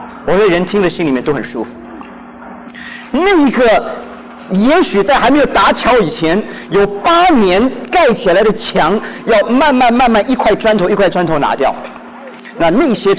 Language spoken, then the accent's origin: Chinese; China; 那么我们中国人，我觉得我们这一代